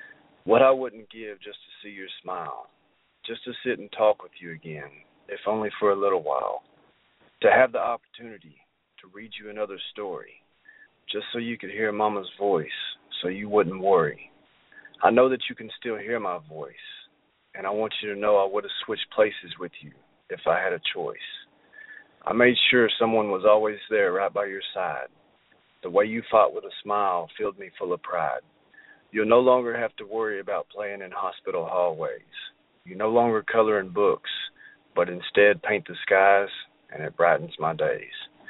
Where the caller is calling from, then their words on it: Arkansas, United States; calling from Arkansas.